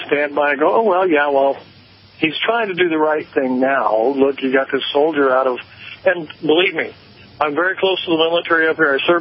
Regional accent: California, United States; because I'm from Alaska. What's it like? I was raised down here anyway, long story short.

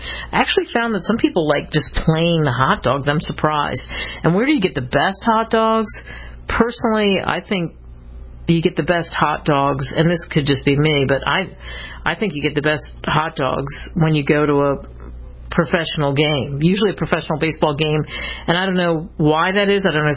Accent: Pennsylvania, United States; Every day I thank my lucky stars that I was, it sounds so trite, that I was born in the United States.

